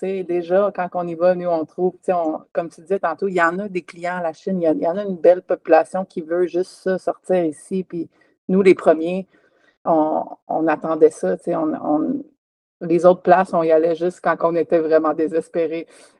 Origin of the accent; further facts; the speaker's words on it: Granby, Quebec, Canada; Moi, je viens de Granby